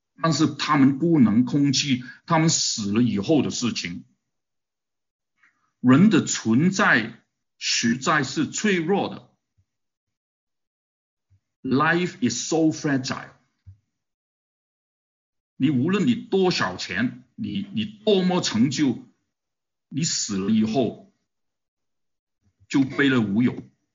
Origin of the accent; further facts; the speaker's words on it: Guangdong, China; 我们广东人呢 就香港人就很喜欢啊